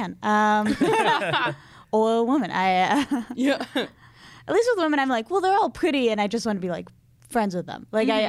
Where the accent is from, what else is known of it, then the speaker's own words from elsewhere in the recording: Belmont, Massachusetts, United States; I'm sorry. Belmont, Massachusetts.